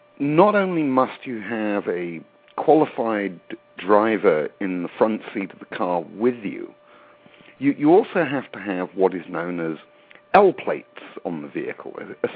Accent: England, United Kingdom; I grew up in England. You might have figured that out from my accent. You're right. It's not really much of a Mississippian accent.

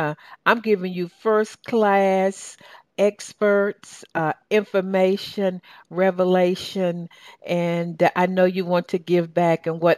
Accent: the South, United States; accent: southern; Some of my listeners in Europe and in London, they just sort of mark me with my southern accent. And they sort of say, you sound so southern when you say ATL.

